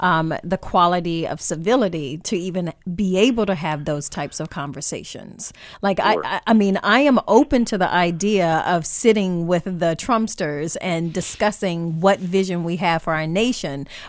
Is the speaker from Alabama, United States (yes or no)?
no; North Carolina, United States; I mean, I grew up in North Carolina. So, I mean, I'm sure there are more conservative places, but I mean, it's fairly conservative.